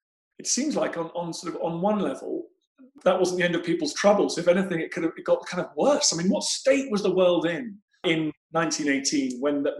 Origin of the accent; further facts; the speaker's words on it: Canada; as you'll know, as a Canadian